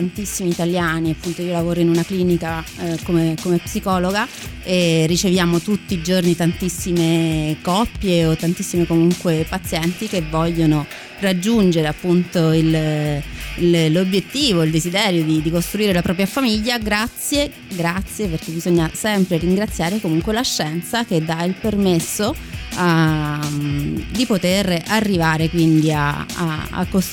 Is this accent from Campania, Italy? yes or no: no; Rome, Lazio, Italy; Io ho studiato qui a Roma, sono di Roma.